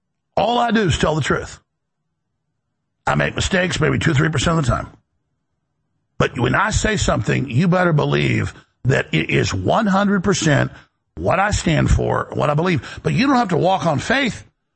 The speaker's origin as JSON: {"language": "English", "region": "Texas", "country": "United States", "said": "I mean, I guess I'm just a Texan."}